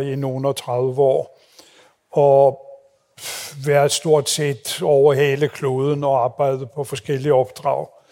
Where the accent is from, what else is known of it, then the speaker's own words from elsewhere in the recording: Norway; Danish is a second language; moved away as an adult; now in Denmark; Og jeg taler jo sådan lidt mærkeligt, fordi jeg kommer op fra Norge.